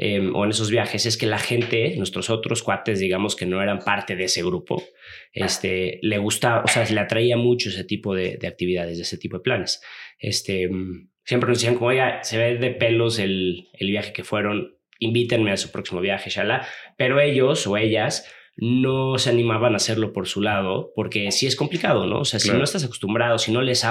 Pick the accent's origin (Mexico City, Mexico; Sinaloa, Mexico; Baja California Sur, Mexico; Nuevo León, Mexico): Baja California Sur, Mexico; Los Cabos; Yo personalmente soy de Los Cabos. Ahí toda mi vida